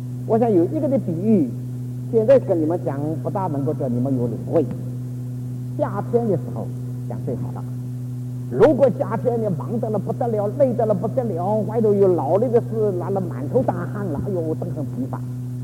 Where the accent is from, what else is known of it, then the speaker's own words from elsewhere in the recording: Zhejiang, China; 我是浙江静海人，如果你们记忆没有忘记的话，全中国有四大佛教圣地，东边的普陀是在我们家乡的。我在静海两岁住的